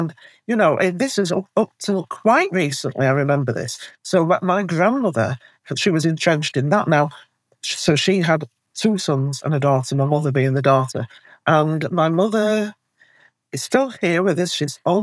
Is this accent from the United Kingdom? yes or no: yes; Featherstone, Yorkshire and the Humber, United Kingdom; born there; now in Wakefield, United Kingdom; I was born in Featherston. Yeah, I live in Wakefield now. It's very close, you know. It's only a few miles away. So Featherston's a mining town.